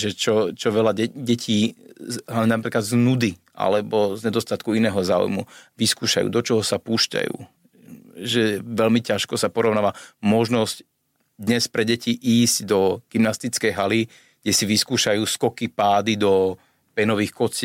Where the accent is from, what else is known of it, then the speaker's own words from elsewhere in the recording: Bratislava, Bratislava Region, Slovakia; ale tie leta boli teda väčšinou tu doma v Bratislave.